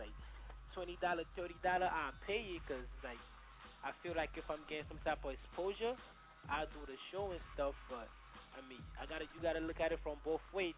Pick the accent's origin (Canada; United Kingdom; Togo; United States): Togo; I'm African. I'm from Togo, West Africa.